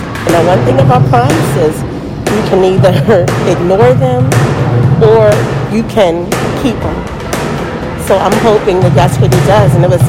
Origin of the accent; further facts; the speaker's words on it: Philadelphia, Pennsylvania, United States; I'm from Overbrook Park, West Philadelphia.